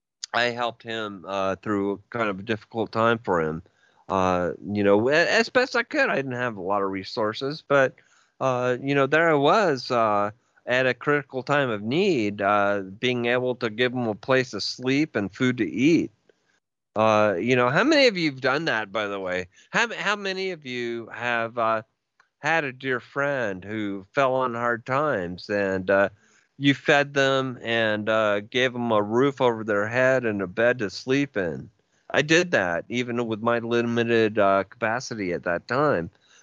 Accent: California, United States; First of all, I grew up in San Francisco Bay Area, and we were really liberal.

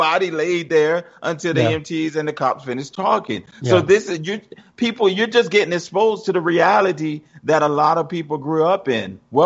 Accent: Jacksonville, Florida, United States; I grew up in an area called Washington Heights in Jacksonville, Florida.

